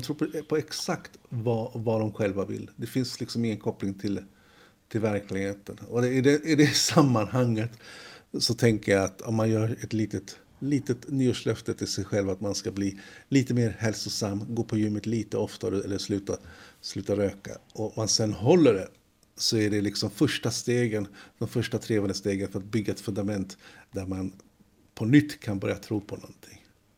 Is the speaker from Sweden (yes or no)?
no; Finland; man som finländsk deltagare i det här valet